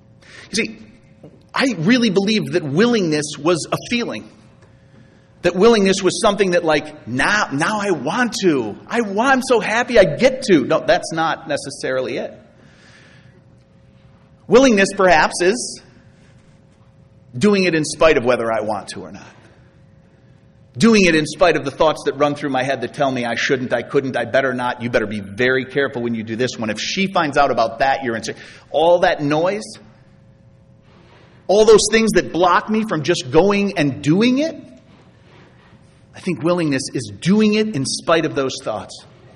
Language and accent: English; Chicago, Illinois, United States; Now, as I mentioned, I'm from Chicago